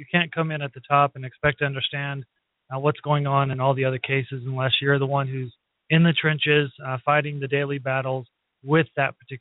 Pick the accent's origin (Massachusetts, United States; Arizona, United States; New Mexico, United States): New Mexico, United States; Los Lunas; also born or lived in Albuquerque; I'm originally from Los Lunas, just south of Albuquerque. Grew up there, born in Albuquerque.